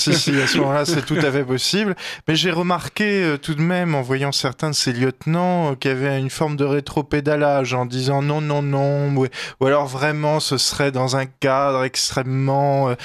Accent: Bourgogne-Franche-Comté, France; J'ai vécu toute mon enfance en province, en Bourgogne

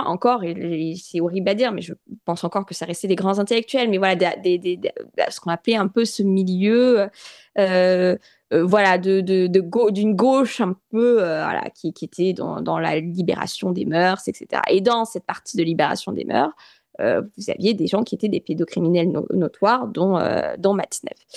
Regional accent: France; je suis à moitié marocaine. Donc, je connais pas bien j'ai pas grandi au Maroc. J'ai grandi en France, hein, vraiment à la française

